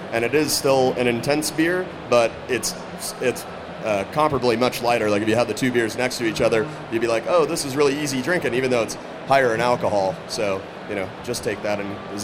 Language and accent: English; San Diego, California, United States; I grew up in San Diego, so I like spicy stuff. You know, we grew up close to Mexico.